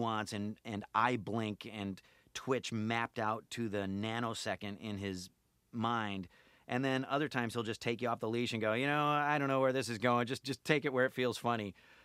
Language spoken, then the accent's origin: English; Syracuse, New York, United States; In my hometown of Syracuse, New York, it was Salty Sam.